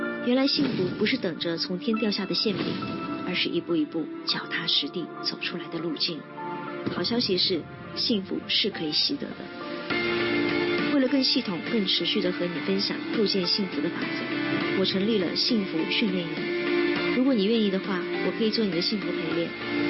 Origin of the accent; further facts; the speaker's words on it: Hanwang, Sichuan, China; 如果说现在弟兄姐妹们能够来到四川，来到我的家乡汉望镇的话，